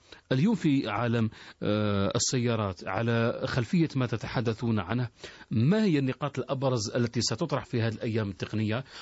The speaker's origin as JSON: {"language": "Arabic", "country": "Algeria", "said": "نحن ما ينقصنا في الجزائر وندر كجزائريين وكمسلم يتابع اللقاء ليس الاستراتيجيات"}